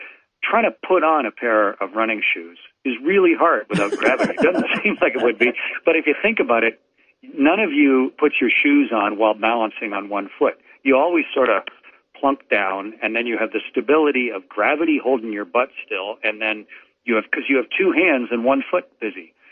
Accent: Canada

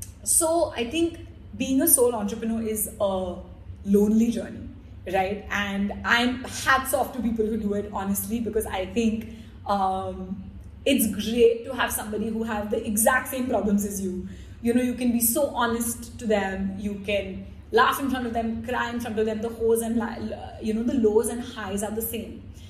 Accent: Kuwait; parents, who, you know, were first generation people who left India, they went to the Middle East. I grew up in Kuwait.

